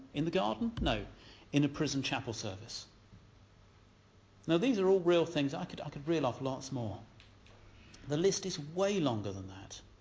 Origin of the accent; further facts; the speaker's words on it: United Kingdom; But we're British, aren't we? We don't do that kind of thing.